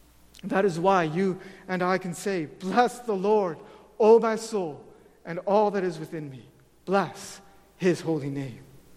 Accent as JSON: {"language": "English", "town": "Mitchell", "region": "Ontario", "country": "Canada", "tie": "born or raised there", "moved": "yes", "lives_now": "Grand Rapids, United States", "said": "When I left my hometown in Mitchell, Ontario, to come to Grand Rapids"}